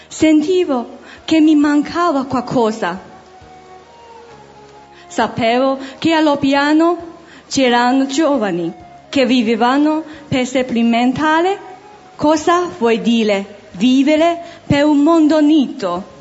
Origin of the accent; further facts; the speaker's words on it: China; Italian is a second language; Sono cinese